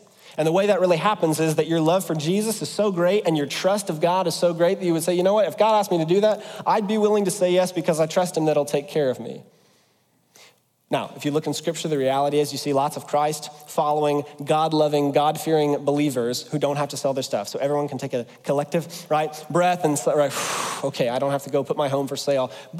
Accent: Ohio, United States; now in Central Ohio, United States; And so I'm from West Ohio. I came to Central Ohio and recognize nobody's from West Ohio.

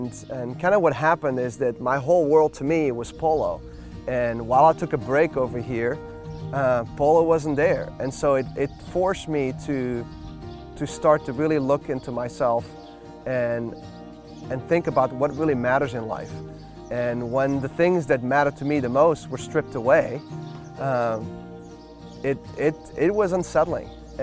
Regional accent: Belgium; I'm originally from Belgium. I always tell people that I'm a Euromutt because my dad's French, my mom's Dutch, and so I'm an immigrant. I immigrated to Belgium. I was born there. I went to Jesuit school, which is like Catholic school

